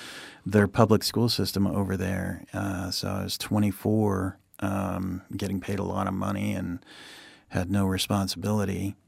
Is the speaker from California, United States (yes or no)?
yes; California, United States; also born or lived in New Mexico; I grew up in Southern California. College at Chico State, California. That's in Northern California, about 100 miles north of Sacramento. After that, back to Southern California for a little bit, and then off to Japan for a year.